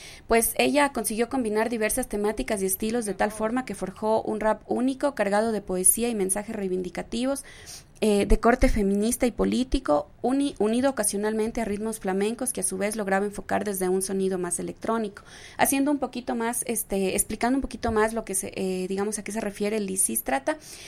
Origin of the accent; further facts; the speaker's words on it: Loja, Ecuador; ella escribe desde la ciudad de Loja, que es el lugar de donde yo vengo